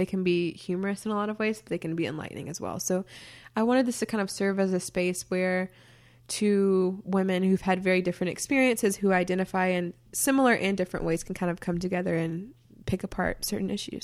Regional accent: South Carolina, United States; also born or lived in Connecticut; now in Chicago, United States; I am originally from South Carolina, lived in Connecticut for a little bit, and now live in Chicago.

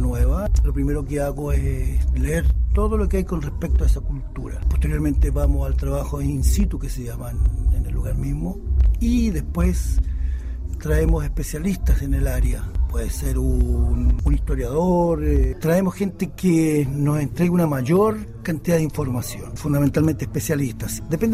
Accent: Chile; now in Czech Republic; Mostramos diferentes culturas que conforman nuestra nacionalidad como pueblo chileno.

